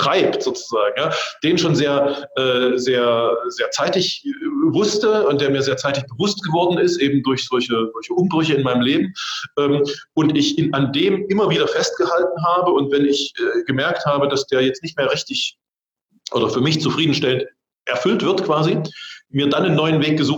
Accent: East Germany, Germany; Ich komme aus dem Osten.

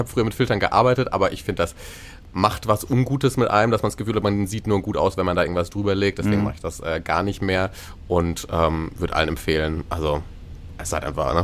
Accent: Baden-Württemberg, Germany; now in Berlin, Germany; Ich komme ja aus dem schönen Baden, deswegen Süddeutschland.

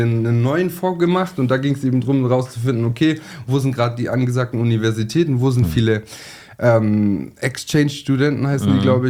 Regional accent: Sindelfingen, Baden-Württemberg, Germany; born there; Geboren in Sindelfingen, von der Hauptschule alle Schulen nachgeholt, immer nebenher gearbeitet.

